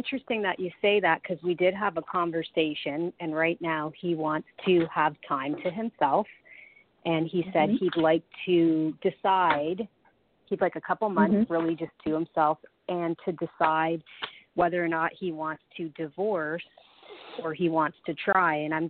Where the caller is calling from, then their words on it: Canada; Hi. I'm calling from Canada.